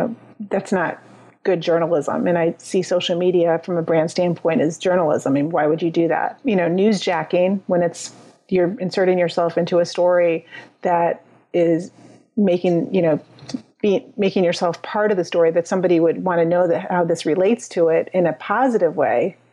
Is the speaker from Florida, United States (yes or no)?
yes; Orlando, Florida, United States; And I felt like I could put myself in the situation of Orlando because I'm from Orlando